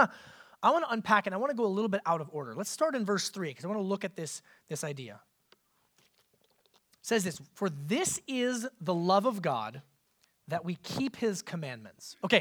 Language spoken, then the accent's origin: English; Alaska, United States; Now I will remind you that I grew up in Alaska, so water skiing meant in like July we would chip the ice off the lake